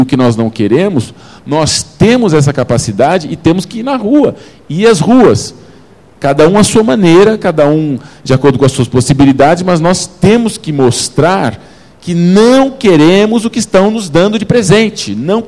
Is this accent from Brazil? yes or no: yes; Brazil; born there; Eu quero morar no Brasil, que eu nasci aqui, amo a minha terra, amo a minha floresta, amo o meio ambiente.